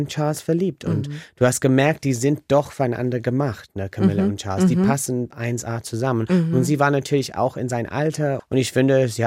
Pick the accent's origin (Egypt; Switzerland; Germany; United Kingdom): United Kingdom; England; German is a second language; dass Diana gestorben ist, war für uns alle als Engländer ganz, ganz schlimm.